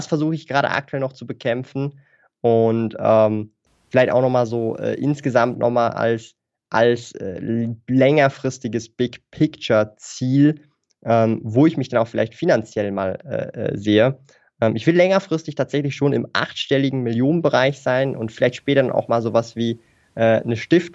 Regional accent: Switzerland; accent: Swiss; hört man meinen Akzent, so den Schweizer Akzent?

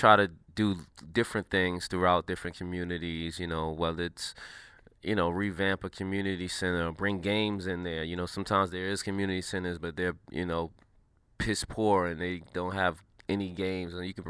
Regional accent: New York City, New York, United States; I'm from New York City, an inner city kid. And, you know, I remember, you know, growing up how much I appreciated things being brought to my neighborhood

